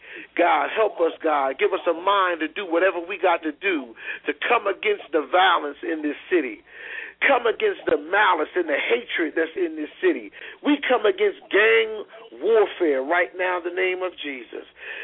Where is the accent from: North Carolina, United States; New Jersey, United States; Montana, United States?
New Jersey, United States; Trenton; right now for the city of Trenton, New Jersey. Lord, this prayer tonight is personal because this is my hometown.